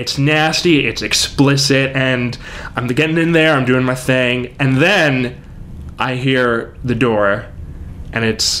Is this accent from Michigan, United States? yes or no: no; Corpus Christi, Texas, United States; I grew up in Corpus Christi, Texas. My mom and dad divorced when I was 2 years old, and my sister and I were raised by my grandmother.